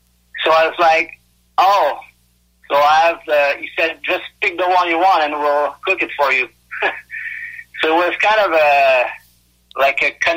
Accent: Quebec, Canada; I'm 48 years old, and I am originally from Quebec.

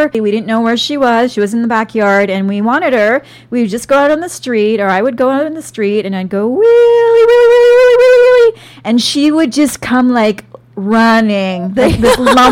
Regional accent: British Columbia, Canada; my memories, I cherish these memories that I have as a child growing up on Vancouver Island.

